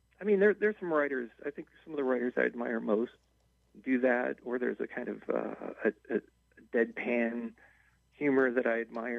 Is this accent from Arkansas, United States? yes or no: no; Chicago, Illinois, United States; But if I'm in Chicago, if I'm in my old neighborhood, I have to say that I'm a Sox fan.